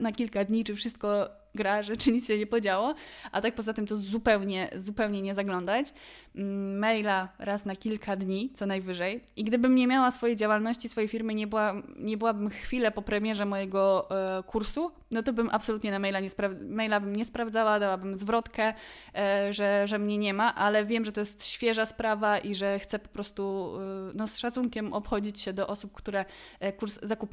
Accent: Kraków, Lesser Poland, Poland; bo ja pochodzę z Krakowa i mieszkam w Krakowie.

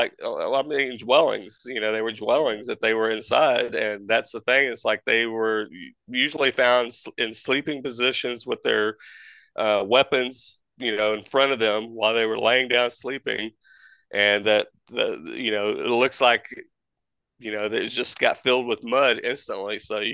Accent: Dallas-Fort Worth, Texas, United States; And like even when I lived in Texas, I grew up in the Dallas-Fort Worth area.

